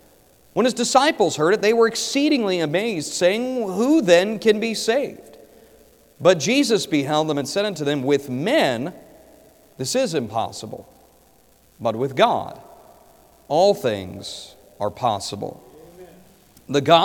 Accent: Kansas, United States; I'm from Kansas. We just can't do that there because it'll change from the time you get to church to the time you get out of church.

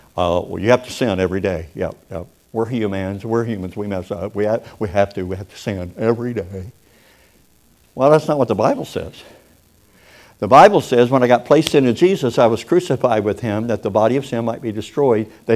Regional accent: Kentucky, United States; now in Oklahoma, United States; Well, I grew up in Kentucky, and I've been living in Oklahoma the rest of my life, which is a long time

